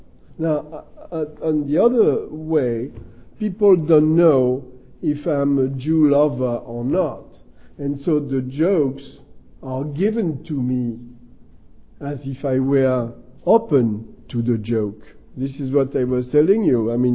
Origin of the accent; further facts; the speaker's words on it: France; accent: French; English is a second language; Well, I'm French. I'm American also, but I'm French. And because I'm French and because I have my accent